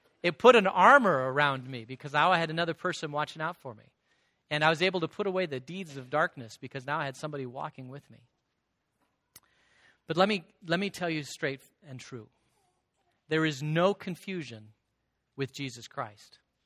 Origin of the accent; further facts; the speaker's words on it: Phoenix, Arizona, United States; I remember growing up in Phoenix. Is it okay to grow up in Phoenix?